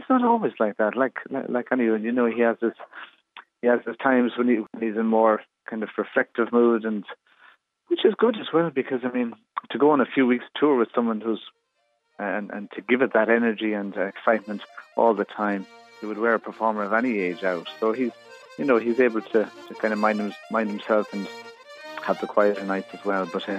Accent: Sligo, Connacht, Ireland; and I'm from Sligo.

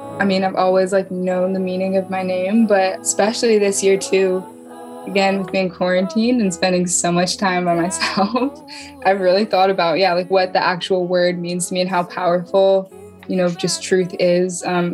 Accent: Oakland, California, United States; Yes, I grew up in Oakland.

